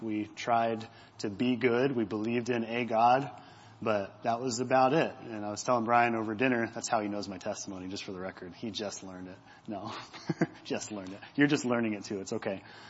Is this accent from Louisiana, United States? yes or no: no; Holden, Missouri, United States; now in Kansas City, United States; So yeah, I'm from Holden, Missouri. I went to school out there my whole life. My wife is from Lee Summit. So we've lived around the KC metro area our whole life.